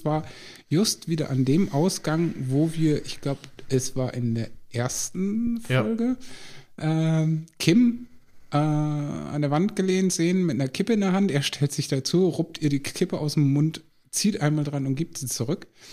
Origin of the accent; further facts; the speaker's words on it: Lower Saxony, Germany; bei uns in Ostfriesland sagt man so ein bisschen töffelig